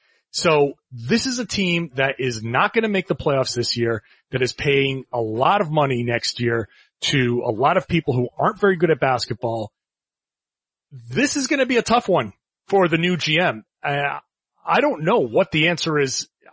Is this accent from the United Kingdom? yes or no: no; Boston, Massachusetts, United States; accent: Boston; I almost busted out my old Boston accent there.